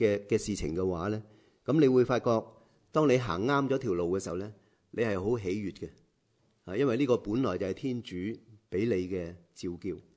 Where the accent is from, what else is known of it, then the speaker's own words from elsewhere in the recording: Tsuen Wan, New Territories, Hong Kong; 但系咧我自己成长嘅环境咧系好恶劣嘅环境，我喺呢个荃湾长大，咁嗰度嘅环境咧系非常之唔好啊，同一啲街童一齐玩